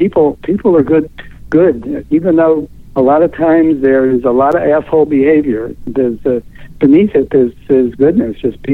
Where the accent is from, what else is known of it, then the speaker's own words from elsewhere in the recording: New York City, New York, United States; moved away as an adult; Well, I grew up in New York City, and that's where I graduated from. New York City, streets of New York City was my education, and I lived there for 25 years. And then I moved to the West Coast from there.